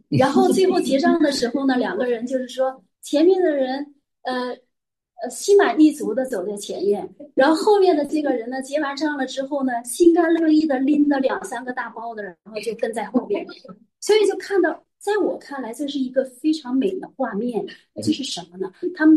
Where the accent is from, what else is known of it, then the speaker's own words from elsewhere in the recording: Northeast China, China; 我是东北来的，东北人嗓门本身就比较大。